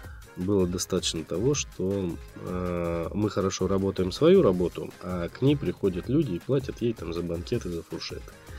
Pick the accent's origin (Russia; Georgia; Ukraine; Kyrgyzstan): Kyrgyzstan; Я же приехал из Киргизии. У нас такого не было еще эти 90-е годы.